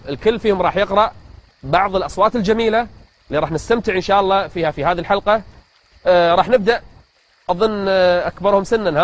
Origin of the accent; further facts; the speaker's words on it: Kuwait; قراء المساجد عندنا في الكويت